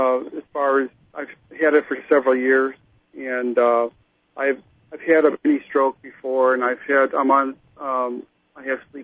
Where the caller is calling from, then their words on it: Tallahassee, Florida, United States; Tallahassee.